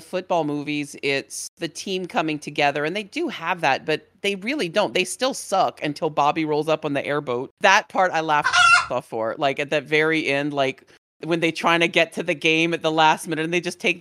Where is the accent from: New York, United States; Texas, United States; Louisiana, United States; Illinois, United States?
Louisiana, United States; I won't say unique to Cajun culture, but it's definitely something that we as a people pri